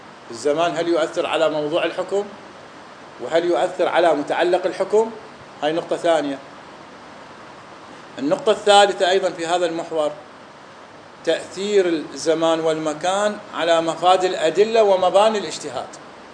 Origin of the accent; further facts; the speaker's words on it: Iraq; احنا عندنا في العراق